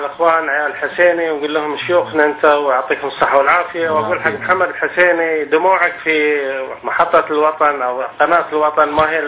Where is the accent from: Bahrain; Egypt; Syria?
Bahrain; نحن أبناء البحرين المخلصين